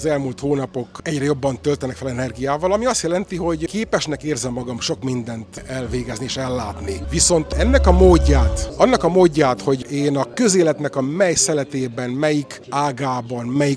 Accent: Sepsiszentgyörgy, Covasna, Romania; moved away; végre saját szülőföldemen tudok velük találkozni, ölelkezni, barátságot visszaépíteni

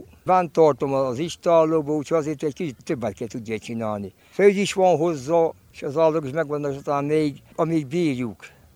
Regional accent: Corund, Harghita, Romania; korundi, itt születtem Korundon, jelenleg 83-es ember vagyok.

